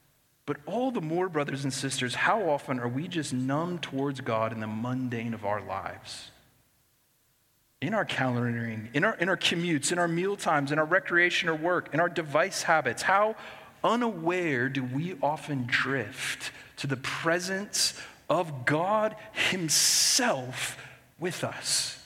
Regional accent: Midwest, United States; I grew up in the Midwest. I lived there for a long time, and our states were often referred to as flyover states.

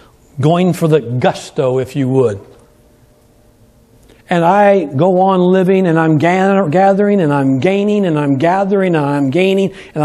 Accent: California, United States; Well, that's how we were growing up in California, believe it or not. And I'm talking about before all the junk that's happening. I loved my place where I grew up. So when I moved to Kansas, it was only because I was forced to.

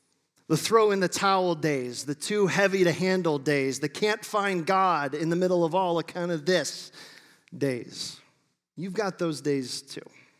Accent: Ohio, United States; I was super excited to see all those waves, like, crashing in, because I'm from Ohio. We don't have those here.

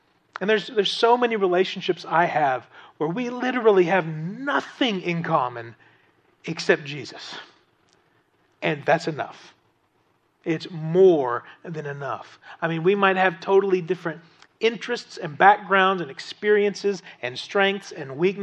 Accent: Appalachia, United States; Now, as an Appalachian, I get that.

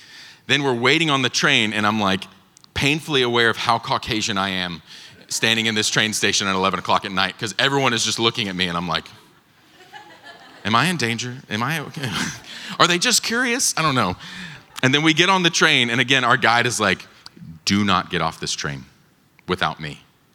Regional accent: Georgia, United States; And I grew up in Georgia. I'm used to humidity.

